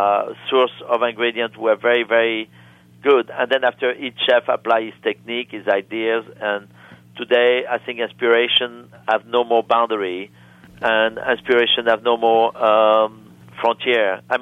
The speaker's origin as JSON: {"language": "English", "town": "New York City", "region": "New York", "country": "United States", "said": "I mean, for me, I'm a New Yorker, and I need to see my neighborhood."}